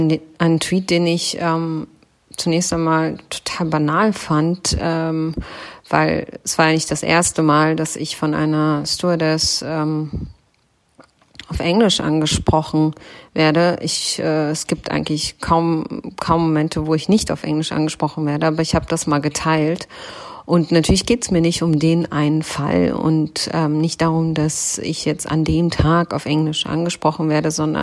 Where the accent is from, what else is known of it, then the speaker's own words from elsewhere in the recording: Germany; dass Leute, die so aussehen können wie ich, Deutsche sind.